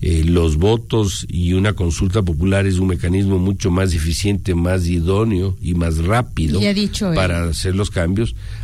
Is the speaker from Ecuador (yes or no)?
yes; Ecuador; Si quieren una opinión, la daré como ecuatoriano, como ciudadano.